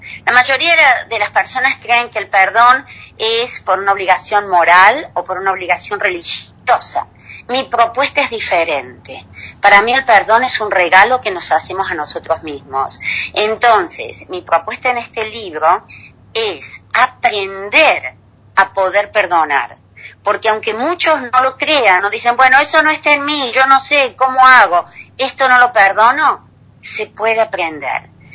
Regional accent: Córdoba, Argentina; presentarlo en mi tierra natal, en Córdoba, y hacerlo primero en Jesús María, donde he vivido tantos años, donde nació mi hijo.

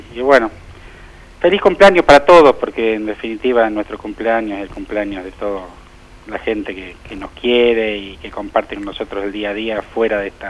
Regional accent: Córdoba, Argentina; also born or lived in Germany; Soy cordobés. ¿Por qué adoptado? Porque en realidad, por circunstancias de la vida, soy nacido en Alemania, con mis padres volví muy joven y nos establecimos en la provincia de Córdoba, en el sur de Córdoba.

